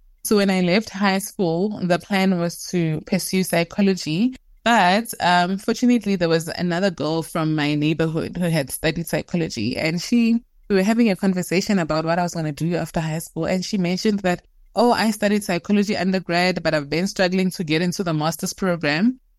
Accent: Atteridgeville, Gauteng, South Africa; I'm from Atteridgeville, a township in Pretoria. I grew up with my siblings. I have three siblings. I'm second of four. We are two girls and two boys, and both parents.

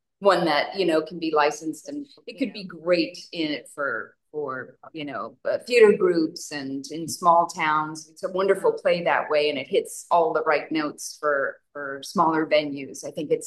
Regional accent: Westbury, New York, United States; born there; I was born Long Island Jewish, with a in Westbury, and then we moved when I was one to F

